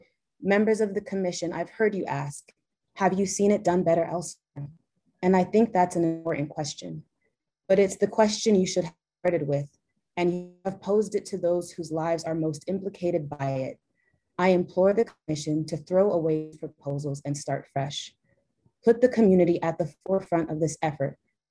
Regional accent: Boston, Massachusetts, United States; I am a Black woman. I was born and raised in Dorchester.

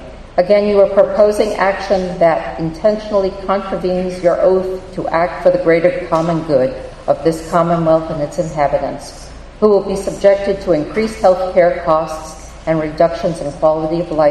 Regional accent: Wendell, Massachusetts, United States; from Wendell

